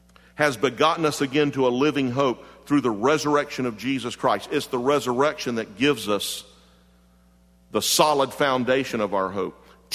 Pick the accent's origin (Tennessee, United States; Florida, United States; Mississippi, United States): Florida, United States; Jacksonville; Now, growing up in Jacksonville, I used to go to the Jacksonville Fair